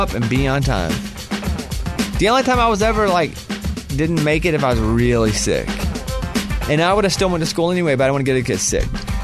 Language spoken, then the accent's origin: English; the South, United States; And I know it's a thing, like, and I'm from the South.